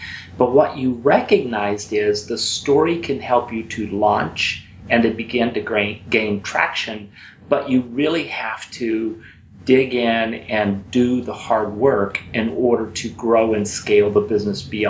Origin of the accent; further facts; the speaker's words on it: United States; speaking as an American, too many Americans take all that waste and they throw it in the garbage disposal